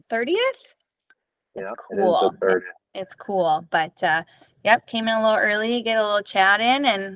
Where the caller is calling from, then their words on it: Duluth, Minnesota, United States; I came into my practice here early in good old Duluth, Minnesota.